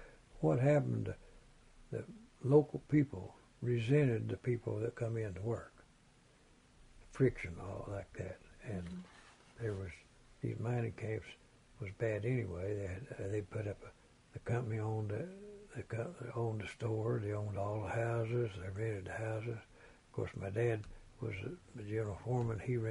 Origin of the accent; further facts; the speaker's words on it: West Virginia, United States; It was that same company that we come from West Virginia over here in 31, you see. My dad come 31.